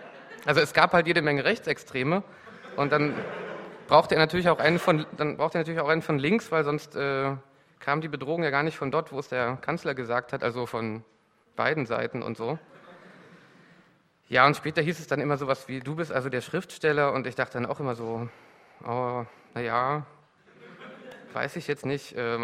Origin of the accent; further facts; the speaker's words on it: eastern Germany, Germany; Im Ausland habe ich dann immer gesagt, ich bin Ostdeutscher, um mich von der Zuschreibung als Deutscher zu distanzieren. Und im Westen wollte ich aber dann auch nicht der Ossi sein